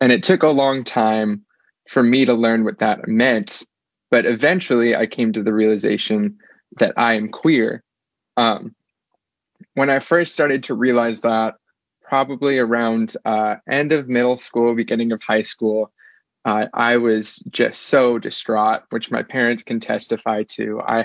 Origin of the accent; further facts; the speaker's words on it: the South, United States; the queerness that I had been taught about growing up in the South, growing up in conservative Christianity